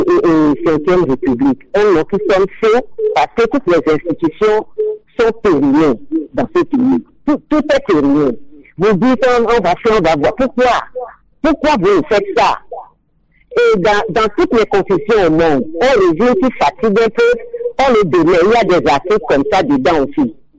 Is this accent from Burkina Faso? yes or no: no; Togo; Et le seul papier qu'on a pour dire qu'on est des humains, on est des Togolais, ça fait ce qu'on veut avec.